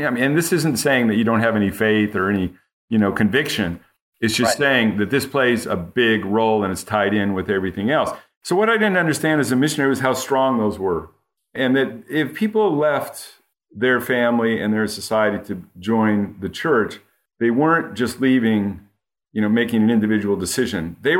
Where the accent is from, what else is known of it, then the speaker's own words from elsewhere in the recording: Fresno, California, United States; if I grew up in Fresno, California, I had no idea about things in Europe